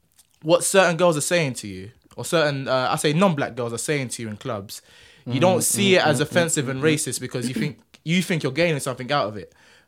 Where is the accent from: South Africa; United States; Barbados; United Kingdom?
United Kingdom; London; growing up in London